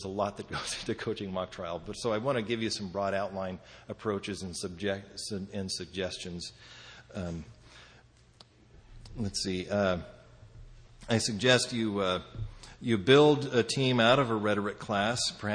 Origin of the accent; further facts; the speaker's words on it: Idaho, United States; because here we are way out in Delaware, and we're from Idaho